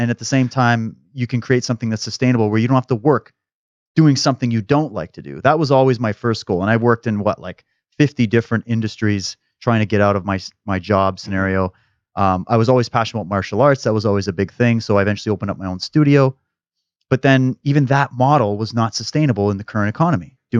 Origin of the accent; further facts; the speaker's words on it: Saskatchewan, Canada; And I'm a, well, I came from Saskatchewan, so I came from Farmville in a way.